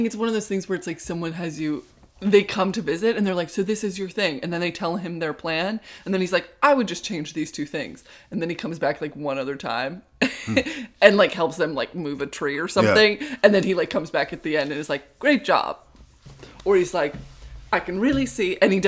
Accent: New England, United States; I'm from New England, so I don't like

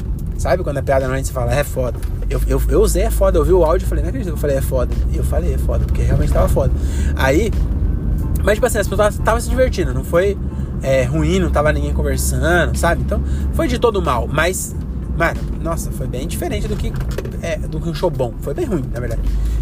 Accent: Francisco Morato, São Paulo, Brazil; now in Cajamar, Brazil; Se você é de Carapicuíba, mano, eu sou de Morato, tá ligado? Agora eu sou de Cajamar.

